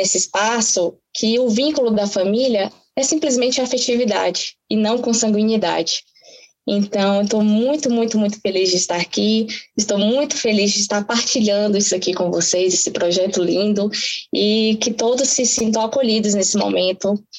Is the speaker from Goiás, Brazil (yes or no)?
no; Vitória da Conquista, Bahia, Brazil; principalmente no Nordeste, que eu sou aqui de Vitória da Conquista, na Bahia